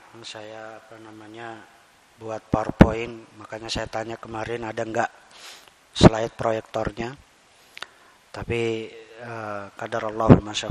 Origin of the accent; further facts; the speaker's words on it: Papua, Indonesia; also born or lived in Makassar / East Kalimantan; Kalau sekarang berubah jadi Makassar. Itu lahir saya, tapi besarnya bukan di Sulawesi, pindah-pindah. Jadi saya pernah pindah di Kalimantan Timur, pernah di terakhir di Papua. Jadi saya SMP SMA itu di Papua, di Sorong, kemudian Tembagapura karena bapak ibu saya di sana.